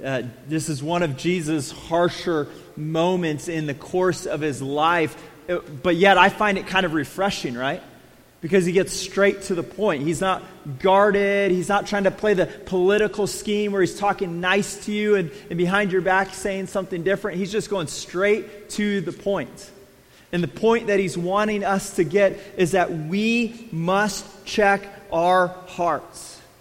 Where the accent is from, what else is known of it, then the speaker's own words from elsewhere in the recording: California, United States; I'm different because of growing up in Central California.